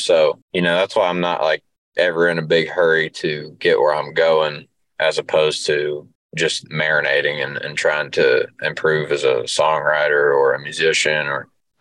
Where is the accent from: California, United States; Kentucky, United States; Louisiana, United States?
Kentucky, United States; Cannonsburg; address probably says Ashland on it, but that to me, that's Cannonsburg. but that's, you know, that's my hometown.